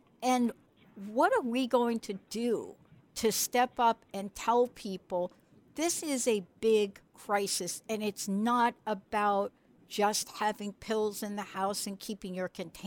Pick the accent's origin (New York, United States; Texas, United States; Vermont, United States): New York, United States; New York City; I'm from the Bronx. I'm from the streets of New York.